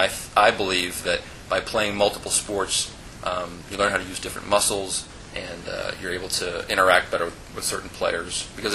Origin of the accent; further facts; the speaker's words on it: West Branch, Michigan, United States; now in Arizona, United States; I actually grew up in Michigan. I grew up in a small town called West Branch, Michigan, that was just about as big as my high school here in Arizona.